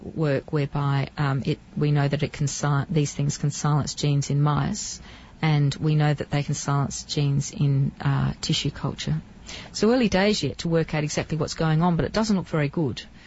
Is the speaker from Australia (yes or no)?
yes; Australia; As you can hear from my accent, I come from Australia.